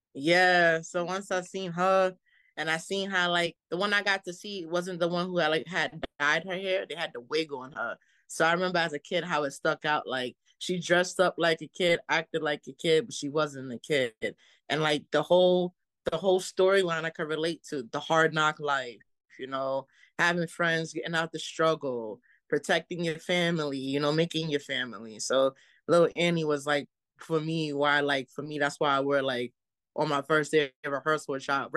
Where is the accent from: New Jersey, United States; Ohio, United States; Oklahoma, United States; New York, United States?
New York, United States; Brooklyn; I'm a Brooklyn native myself. I might not live out there, but I'm from Brooklyn. I might be Bronx, but I am from Brooklyn. I don't forget where I come from.